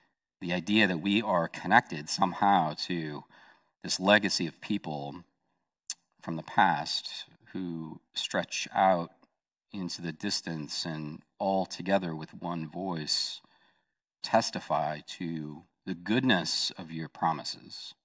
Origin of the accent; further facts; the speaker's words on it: California, United States; And I'm like a city kid. I was raised in Southern California. Didn't spend a lot of time in the wilderness growing up.